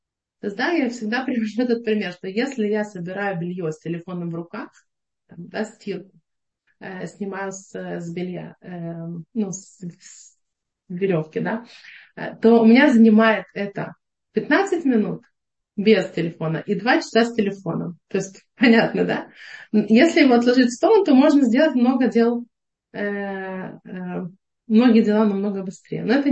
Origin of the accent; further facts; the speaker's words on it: Ukraine; которую я уже в детстве переживала в Украине, да, с Украины.